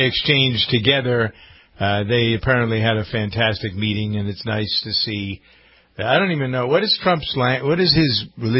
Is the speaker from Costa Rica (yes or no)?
no; New England, United States; I grew up a Congregationalist in New England.